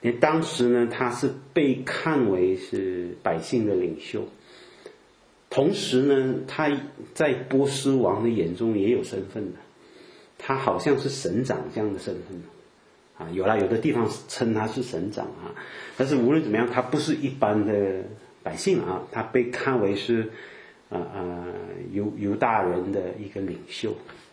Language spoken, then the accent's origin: Chinese; Malaysia; 我是马来西亚的哪里哪里哪里